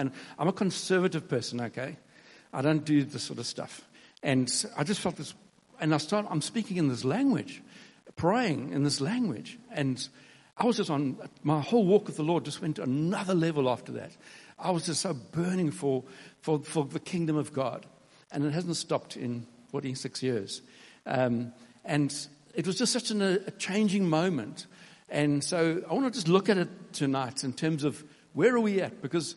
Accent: Durban, KwaZulu-Natal, South Africa; I was transferred from Durban, where I was born and grew up, to a place called Pretoria.

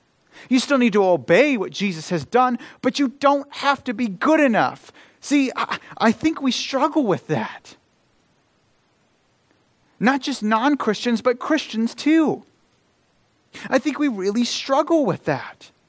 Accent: Idaho, United States; And I come from Idaho, and we have a very high LDS population there, and they are the nicest people.

